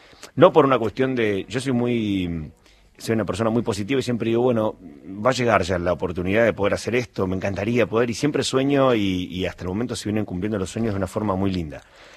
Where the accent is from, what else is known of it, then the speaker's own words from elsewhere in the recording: Argentina; Yo, como argentino.